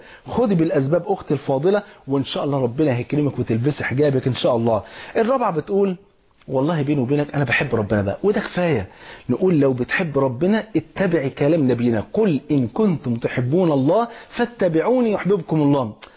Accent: Egypt; مش زي برنامج اللي كان معروف ومنتشر قوي في عندنا في مصر اسمه العالم يغني

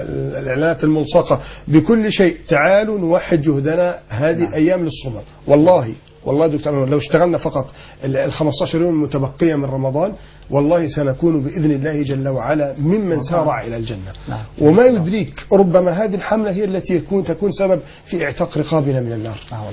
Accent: Alexandria, Alexandria Governorate, Egypt; واللي كانوا عندنا في اسكندرية

